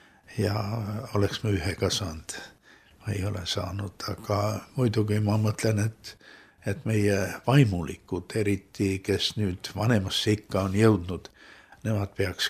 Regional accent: Tõrva, Valga County, Estonia; born there; Ma olen sündinud Tõrvas.

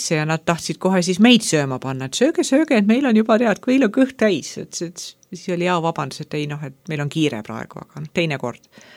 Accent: Saare County, Estonia; ma olen ikka saarlane, kõigepealt siis eestlane

